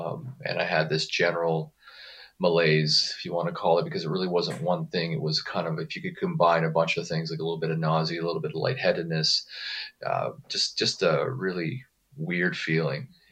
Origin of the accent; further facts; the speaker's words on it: Canada; now in California, United States; Although I'm living in California currently, I am Canadian.